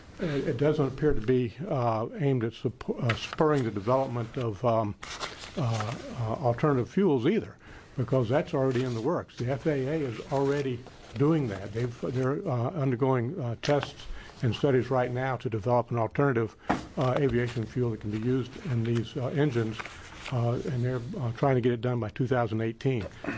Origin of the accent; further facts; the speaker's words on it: Canby, Oregon, United States; I'm an attorney from Canby, Oregon, and I live on a residential air park, Dietz Air Park in Clackamas County.